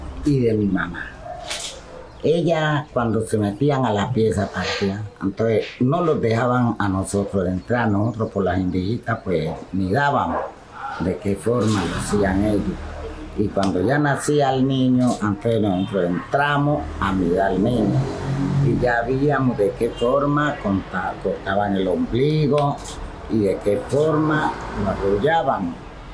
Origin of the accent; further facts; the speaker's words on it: López de Micay, Cauca, Colombia; Bueno, pues yo soy de López Mical, Micalseña.